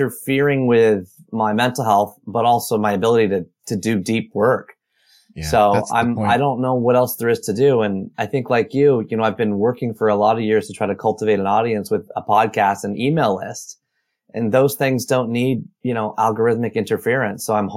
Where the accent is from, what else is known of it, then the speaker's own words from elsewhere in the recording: Oshawa, Ontario, Canada; born there; I was born in Oshawa, Ontario, Canada, just an hour east of Toronto in 1979.